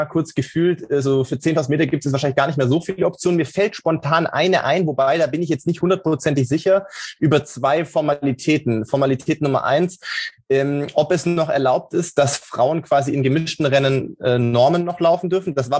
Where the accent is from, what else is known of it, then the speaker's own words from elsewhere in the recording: Baden-Württemberg, Germany; ich bin im Schwäbischen groß geworden